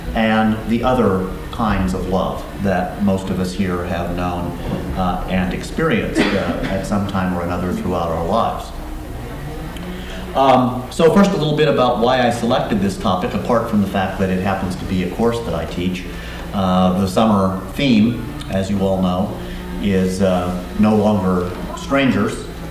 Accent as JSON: {"language": "English", "town": "Valparaiso", "region": "Indiana", "country": "United States", "said": "and I'm from Valparaiso, Indiana. And I teach at Valparaiso University in Valparaiso, Indiana"}